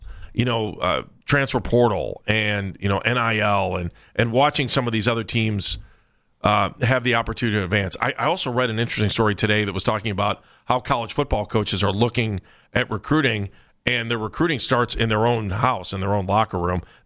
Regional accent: Ohio, United States; oh, I'm a Mid-American Conference guy. I'm from Ohio.

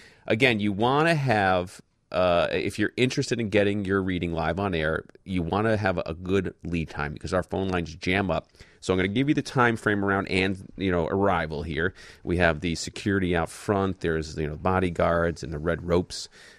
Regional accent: New York, United States; now in Chicago, United States; There's a lot of them here in Chicago, but there are a lot in New York, which is my hometown, and the surrounding areas.

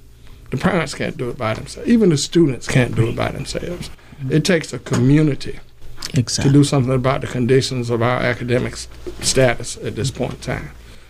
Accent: Winston-Salem, North Carolina, United States; When we grew up in Winston-Salem, our education was strong.

